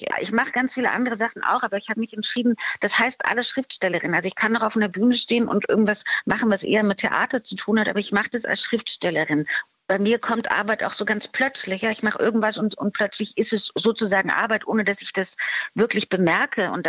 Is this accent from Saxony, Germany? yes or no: yes; Saxony, Germany; Also ich komme aus Sachsen, da wohne ich auch noch.